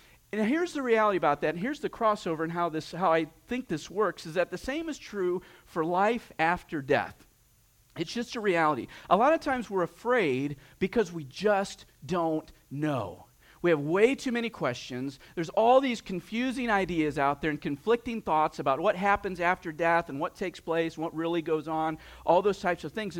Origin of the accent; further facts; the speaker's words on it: Port Clinton, Ohio, United States; So, I grew up in Port Clinton, Ohio, which is like 20 minutes from Cedar Point, you know? And so that was a big part of growing up.